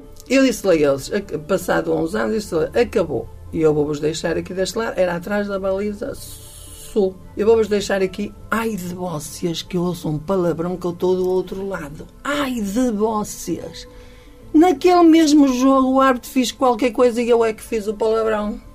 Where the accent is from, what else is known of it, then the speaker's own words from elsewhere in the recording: Barcelos, Norte, Portugal; eu sou de Barcelos, a minha terra é Barcelos